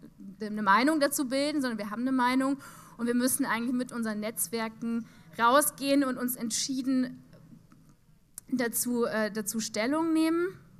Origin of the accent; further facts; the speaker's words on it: Berlin, Germany; Also wir kommen aus Berlin und haben da kleinere subkulturelle Kreise